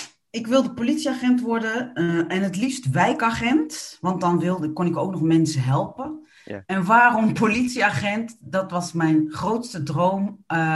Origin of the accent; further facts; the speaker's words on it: Nieuwegein, Utrecht, Netherlands; also born or lived in Suriname; ben geboren in Suriname en getogen in Nederland, in Nieuwegein.